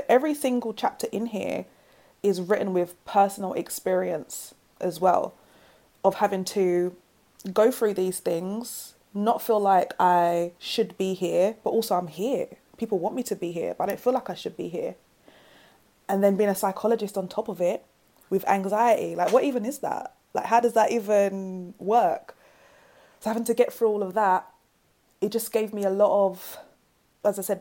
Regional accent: Lewisham, London, United Kingdom; It's a different kind of beast being from South.

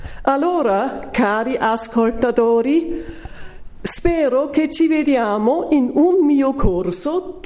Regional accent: Schärding, Upper Austria, Austria; born there; Italian is a second language; now in Vienna, Austria; sono austriaca, nata a Scherding, vivo a Vienna da 1962. Ho studiato il greco antico, il latino, il portoghese e l'italiano.

